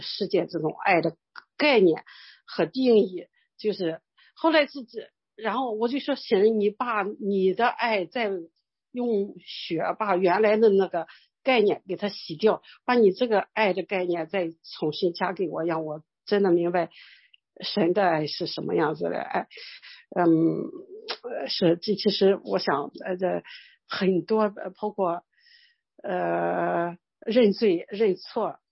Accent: China; now in Europe; 家真的是老我长大的地方，就是是每次回去很多的计划，很多的就是我回去一趟也不容易，从欧洲飞到中国

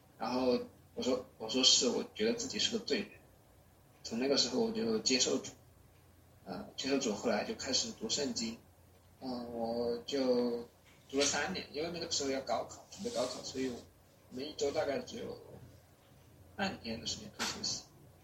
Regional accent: Sichuan, China; 我是四川人，从小是出生在四川的一个小村里面。

